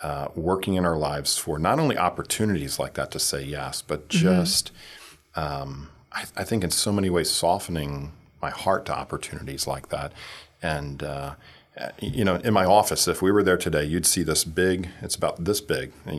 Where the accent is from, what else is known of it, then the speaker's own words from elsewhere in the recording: Delaware, United States; now in Brevard County, United States; So we're from Delaware. Oh. Born and raised. Been there many generations on both sides of our family.